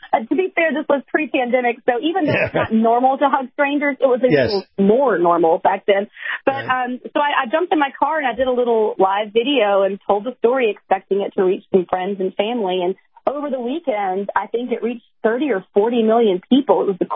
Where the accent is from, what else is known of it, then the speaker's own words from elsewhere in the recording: Alabama, United States; so I was living in Florida at the time, but I was born and raised in Alabama, and we did make our way back here after that video.